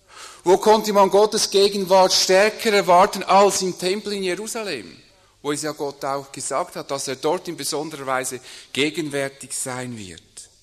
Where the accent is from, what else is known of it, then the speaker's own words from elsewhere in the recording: Zurich, Switzerland; nicht so, wie ich vom rechten Zürichseeufer komme, wo man immer denkt, ah, das ist schön, wie die wohnen, sondern da, wo ich aufgewachsen bin, im Limmatal, was eigentlich eher als das Ruhrgebiet der Schweiz gilt, nebst Basel im Industriegebiet. Also es war keine bevorzugte Gegend.